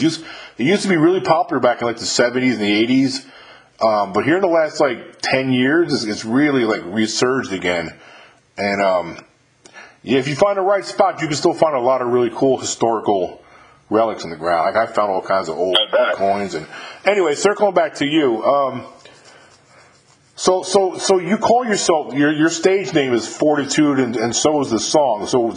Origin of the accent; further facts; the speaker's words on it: New York, United States; moved away as an adult; now in Mississippi, United States; But I live in Mississippi. I'm born and raised in New York. I'm from New York and grew up and graduated from New York. But I lived in the South ever since I got out of the military.